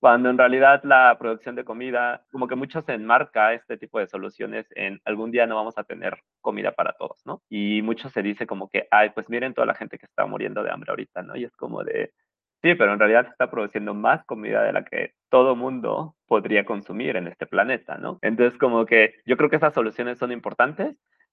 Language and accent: Spanish; Mexico; Y nosotros como mexicanos lo sabemos.